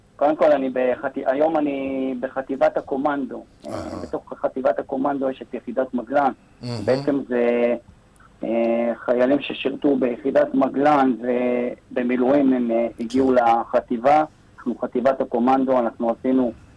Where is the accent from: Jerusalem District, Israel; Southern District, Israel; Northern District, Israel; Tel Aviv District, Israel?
Southern District, Israel; Ashkelon; אני במקרה אשקלוני והיו אזעקות בבוקר